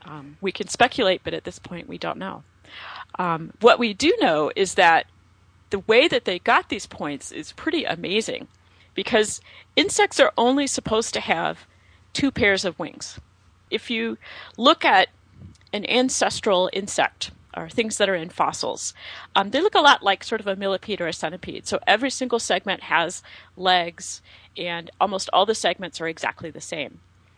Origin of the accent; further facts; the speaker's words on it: the South, United States; I'm from the South.